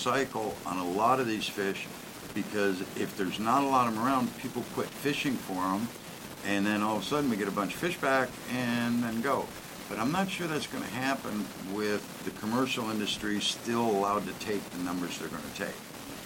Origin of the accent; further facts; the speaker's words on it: Midwest, United States; because I'm from the Midwest, originally from there, I learned to say Rapala